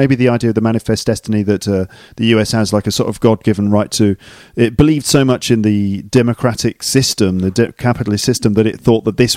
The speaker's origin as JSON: {"language": "English", "region": "the South", "country": "United States", "said": "I'm from the South and I speak like this."}